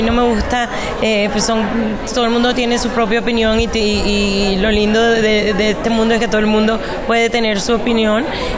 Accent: Barranquilla, Atlántico, Colombia; La verdad es que Barranquilla, yo soy Barranquilla, yo soy barranquillera, y para mí es un orgullo que la gente cuando me ve a mí, cuando me oye, se acuerden de Barranquilla.

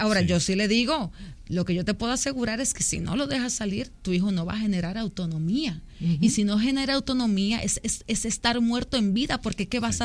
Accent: Dominican Republic; como somos cálidos los dominicanos.

